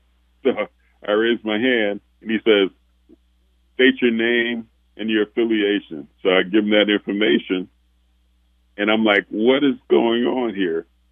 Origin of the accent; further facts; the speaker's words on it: New York, United States; I was fortunate that in growing up in New York, there were a lot of musical influences.